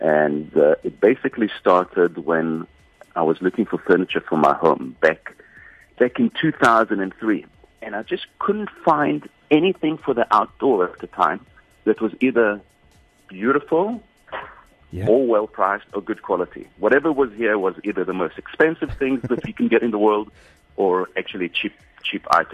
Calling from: Cape Town, Western Cape, South Africa; I'm sitting in Cape Town.

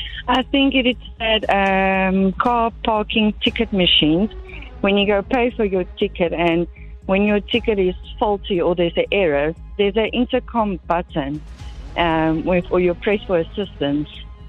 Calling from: Victoria, Australia; Victoria East.

